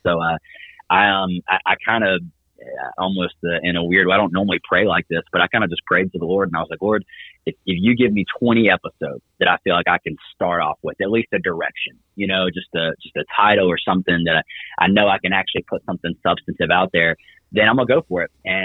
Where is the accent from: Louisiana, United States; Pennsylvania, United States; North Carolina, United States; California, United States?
North Carolina, United States; Indian Trail; So I am from Indian Trail, North Carolina